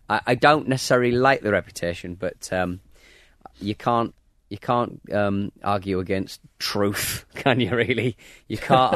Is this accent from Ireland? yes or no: no; Hartlepool, North East England, United Kingdom; I'm not a Geordie. I'm actually from Hartlepool. I'm actually a monkey hanger